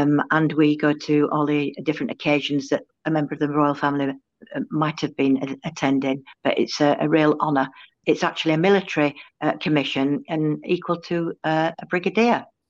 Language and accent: English; Bradford, Yorkshire and the Humber, United Kingdom; I was born in Bradford and I've grown up here. Went to school in Bradford to Bellevue Girls Grammar.